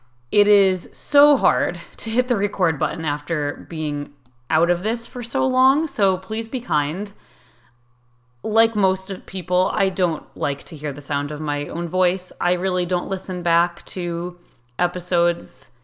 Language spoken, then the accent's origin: English; New England, United States; So, like I said … I'm a TCRG from New England.